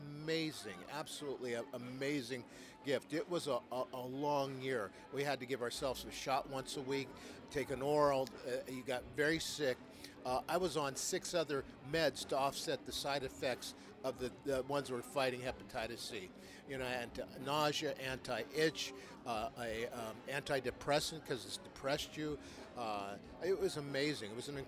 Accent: San Francisco, California, United States; born or raised there

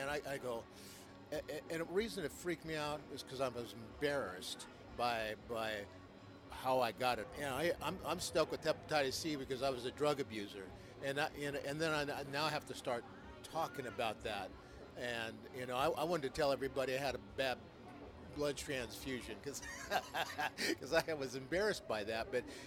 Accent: San Francisco, California, United States; I grew up in San Francisco during the 50s and 60s, right in the middle of everything that was going on at the time.

